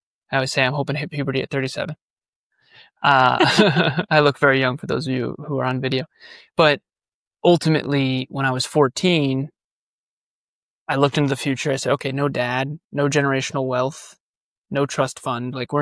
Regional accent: Massachusetts, United States; So big Irish Catholic family, born and raised in Massachusetts.

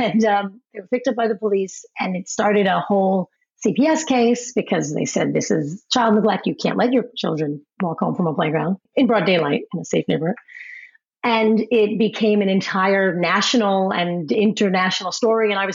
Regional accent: Maryland, United States; we actually changed policy in my home state of Maryland

